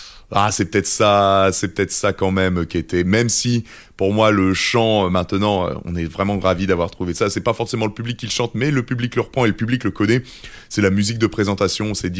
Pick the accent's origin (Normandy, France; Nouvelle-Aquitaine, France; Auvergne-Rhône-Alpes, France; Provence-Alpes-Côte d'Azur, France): Normandy, France; Caen; C'est dans le quartier où j'ai grandi. Moi j'ai grandi à la Folie Couvre-Chef